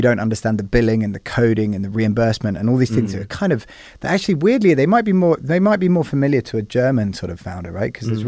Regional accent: United Kingdom; So I think I love the UK. Obviously, I'm British.

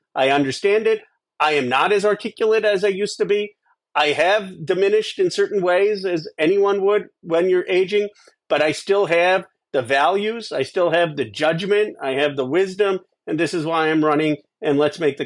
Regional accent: Pennsylvania, United States; I grew up outside Philadelphia, so I watched too many Rocky movies.

